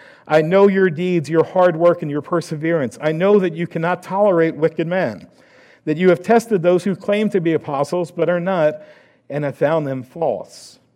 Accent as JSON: {"language": "English", "country": "United States", "said": "But being American sometimes works against being a good believer, being a good follower of Christ."}